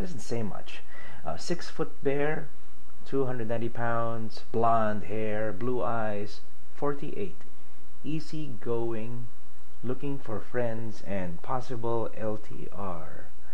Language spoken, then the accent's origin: English; Houston, Texas, United States; if you guys want to come over to Houston, my hometown here.